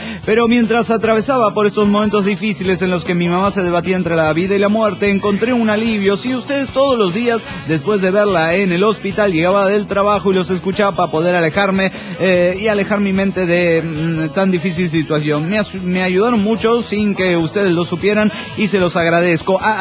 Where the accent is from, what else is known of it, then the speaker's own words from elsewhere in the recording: Tijuana, Baja California, Mexico; de Tijuana, Baja California.